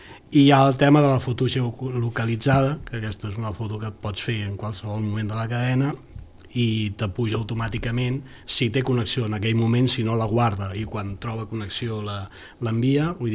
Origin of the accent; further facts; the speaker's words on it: Sant Feliu de Guíxols, Catalonia, Spain; jo soc de Sant Feliu de Guíxols